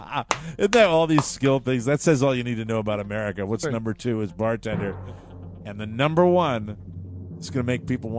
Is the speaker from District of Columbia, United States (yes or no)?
no; Florida, United States; And now a little something-something from my home state, boys.